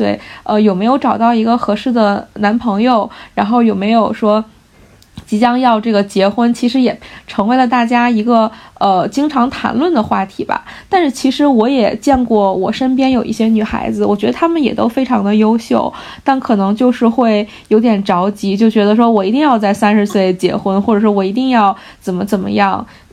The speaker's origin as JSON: {"language": "Chinese", "region": "Hebei", "country": "China", "said": "其实我可能有点属于小镇做题家那种类型，因为我是从河北这个考试考过来的嘛。"}